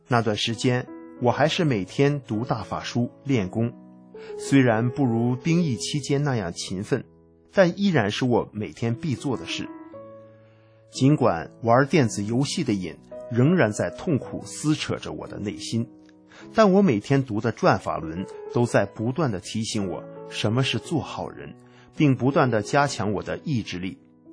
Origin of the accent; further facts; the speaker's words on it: Gladbeck, North Rhine-Westphalia, Germany; now in Düsseldorf, Germany; 兵役结束后，我搬去了杜塞尔多夫，在那里上职业高中。杜塞尔多夫离我的家乡格拉德贝克才60公里不到。